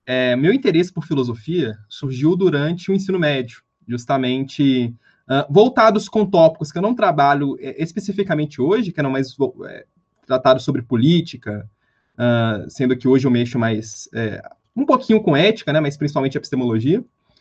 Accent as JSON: {"language": "Portuguese", "town": "Belo Horizonte", "region": "Minas Gerais", "country": "Brazil", "tie": "born there", "lives_now": "Ouro Preto, Brazil", "said": "eu sou de outubro de 1998, então tenho aí 22 anos, nasci em Belo Horizonte, Minas Gerais, apesar de que atualmente eu resido em Ouro Preto, porque estudo na UFOP, né? E aí, entrando na UFOP, tive que mudar para cá."}